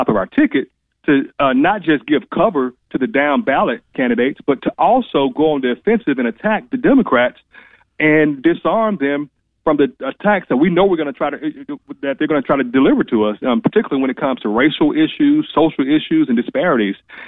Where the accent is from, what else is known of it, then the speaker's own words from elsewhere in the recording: Atlanta, Georgia, United States; also born or lived in Macon; I was born in Macon but raised in Metro Atlanta, and you know, that gives me a unique perspective on the state of Georgia.